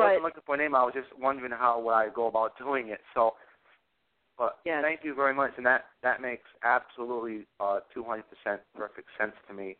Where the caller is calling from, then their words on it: Massachusetts, United States; I'm calling from Massachusetts.